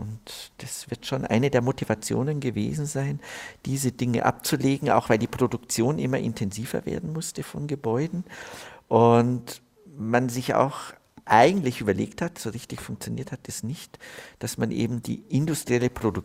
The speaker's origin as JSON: {"language": "German", "region": "Bavaria", "country": "Germany", "said": "Ich bin natürlich als Oberbayer sehr geprägt durch Barock und Rokoko."}